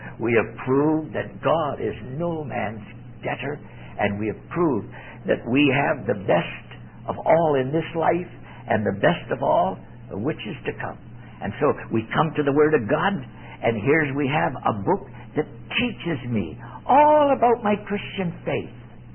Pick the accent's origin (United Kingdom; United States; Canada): Canada; Ontario; born there; we couldn't go to a cold place like where I was born in Ontario.